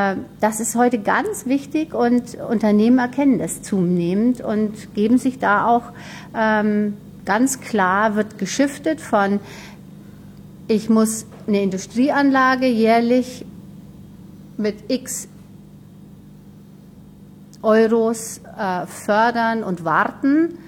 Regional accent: Hamburg, Germany; ich komme aus Hamburg heute

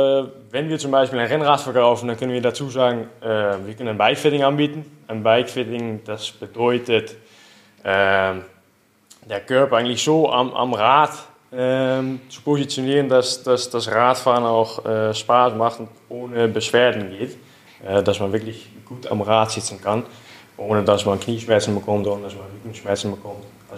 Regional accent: Netherlands; German is a second language; now in Seeboden, Austria; Ich bin auch ein Holländer, so wie der Nick und die Marielle.

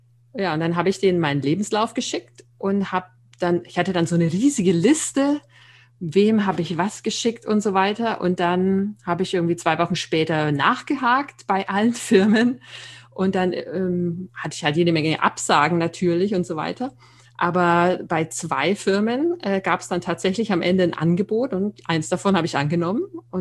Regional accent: Nuremberg, Bavaria, Germany; Ja, ich bin 41 Jahre alt, komme ursprünglich aus Nürnberg, was man vielleicht auch hört.

